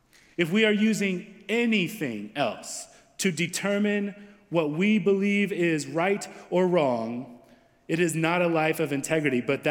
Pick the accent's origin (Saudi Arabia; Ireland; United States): United States; And I'm an American Christian, just so you know.